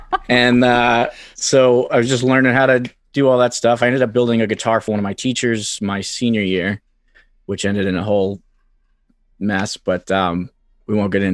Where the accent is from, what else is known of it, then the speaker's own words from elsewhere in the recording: Quincy, Massachusetts, United States; I grew up in Quincy. It's a bit of a lawless wasteland